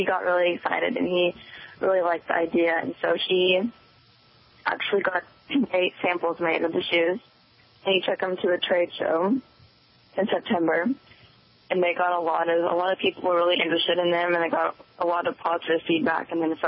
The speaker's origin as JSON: {"language": "English", "town": "Galveston", "region": "Texas", "country": "United States", "tie": "born there", "said": "Well, I was 8 years old, and I was born on Galveston Island in Texas"}